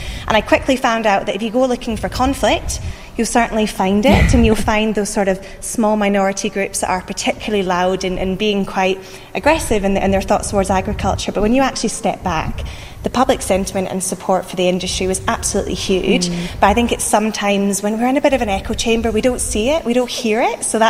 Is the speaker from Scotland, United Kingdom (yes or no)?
yes; Scotland, United Kingdom; moved away as an adult; now in Orange, Australia; I come from Scotland, lived in Orange now for a year and a half